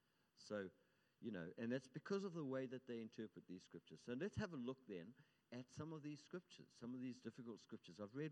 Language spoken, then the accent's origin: English; South Africa; now in United States; I come from South Africa, and a terrorist was one thing and a freedom fighter was another, depending on which side you were.